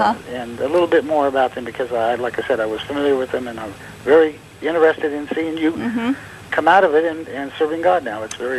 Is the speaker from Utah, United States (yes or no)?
yes; Utah, United States; But all the things that I grew up in Utah believing were falsehoods